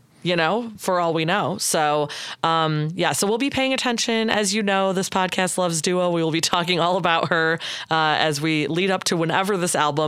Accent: Michigan, United States; I'm from Michigan. So embarrassing.

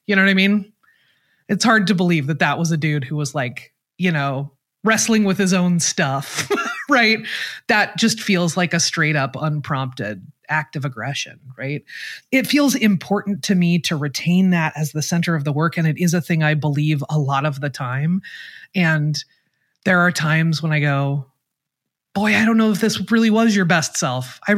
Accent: Portland, Oregon, United States; I am from Portland, Oregon. I am not built for this business.

